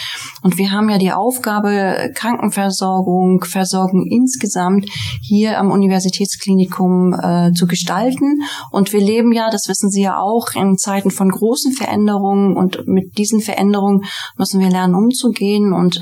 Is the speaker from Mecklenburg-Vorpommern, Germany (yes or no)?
yes; Rostock, Mecklenburg-Vorpommern, Germany; also born or lived in Hamburg; Ja, ich bin hier 1962 geboren. Ich bin in Rostock aufgewachsen. Ich habe hier studiert und habe dann kurz nach der Wende, nach meinem Medizinstudium hier die Stadt verlassen